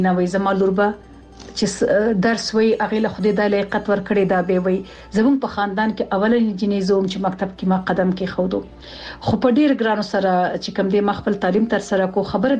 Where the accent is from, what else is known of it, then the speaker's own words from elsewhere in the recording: Laghman, Afghanistan; زه د افغانستان د لغمان اوسیدونکو یم